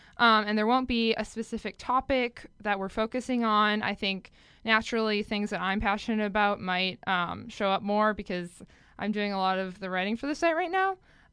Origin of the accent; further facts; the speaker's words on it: Minnesota, United States; I'm a senior at Vanderbilt. I'm studying political science, economics, and Spanish. I'm from Minnesota.